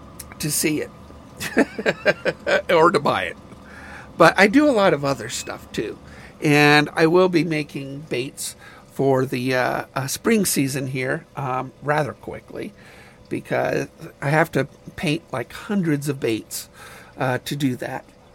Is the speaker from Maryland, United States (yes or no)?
no; California, United States; moved away; But you actually understand why I left California. Born and raised in California.